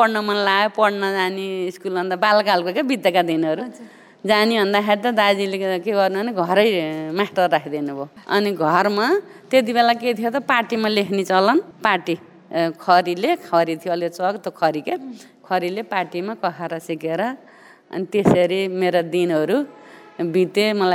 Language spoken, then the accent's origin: Nepali; Gaindakot, Gandaki Province, Nepal; also born or lived in Lamjung; लमजुङबाट त म 2 वर्षको आगुम गैँडाकोट है, गैँडाकोट वार्ड नम्बर 4 बसियो